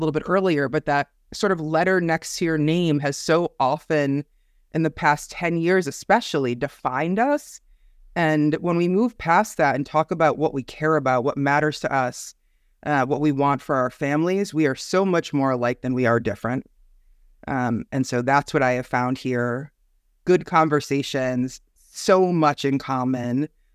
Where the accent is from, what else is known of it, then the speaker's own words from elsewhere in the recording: New Haven, Connecticut, United States; also born or lived in Hamden; Like maybe there was a culture here that was different than I had experienced before growing up in New Haven and Hamden.